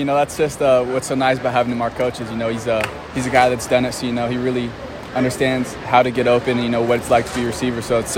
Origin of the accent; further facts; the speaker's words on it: San Diego, California, United States; Humidity, you know, I'm from San Diego. Nothing like that out there